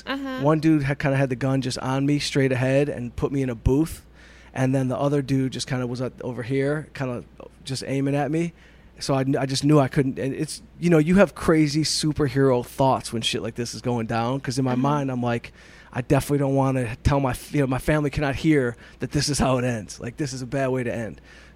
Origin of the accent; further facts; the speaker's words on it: Detroit, Michigan, United States; I'm a dummy from Detroit, so, like, these things have happened.